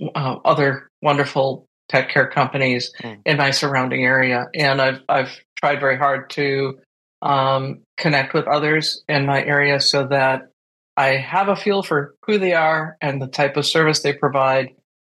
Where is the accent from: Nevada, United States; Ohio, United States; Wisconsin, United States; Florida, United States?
Wisconsin, United States; I'm in the Dallas Metroplex, and it's massive. It's just where I grew up in Wisconsin